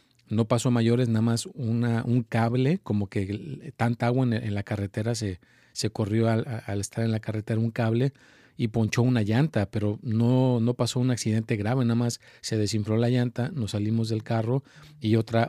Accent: Mexico; now in United States; yo soy mexicano

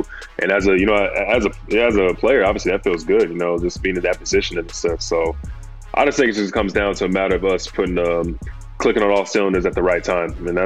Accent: Texas, United States; I'm being from Texas, I listen to a wide spectrum of things.

